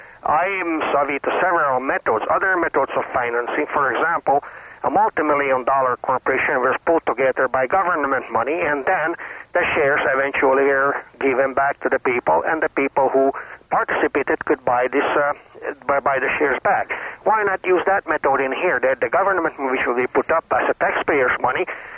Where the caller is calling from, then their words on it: Whitehorse, Yukon, Canada; I'm calling from Whitehorse.